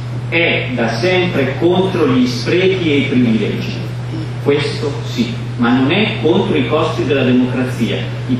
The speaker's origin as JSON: {"language": "Italian", "region": "Lombardy", "country": "Italy", "said": "intanto vengo dalla provincia di Milano, per capirci."}